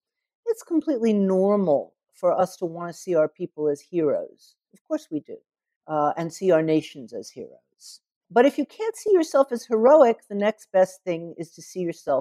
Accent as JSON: {"language": "English", "town": "Atlanta", "region": "Georgia", "country": "United States", "tie": "born there", "said": "I was born in Atlanta and Coca-Cola actually played a progressive role in the civil rights movement."}